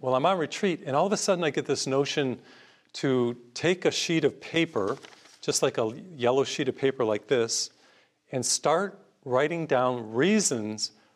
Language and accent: English; United States; born there; thank you that I was born in the United States